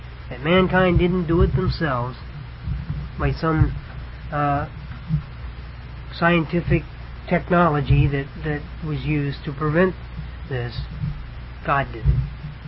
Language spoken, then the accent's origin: English; United States; You know, I'm touched by it because I'm an American. I love this country.